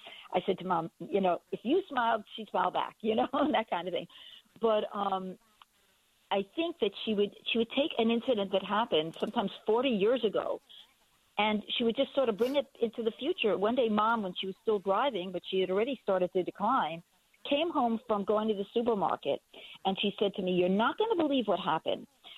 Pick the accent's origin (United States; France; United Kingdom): United States; New York; It's the only way I know how to say it, which is, I'm from Long Island.